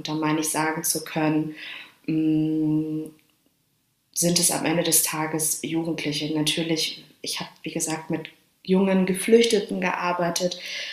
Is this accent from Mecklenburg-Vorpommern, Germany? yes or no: no; Dortmund, North Rhine-Westphalia, Germany; now in Hamburg, Germany; Also ich komme aus Dortmund und lebe in Hamburg.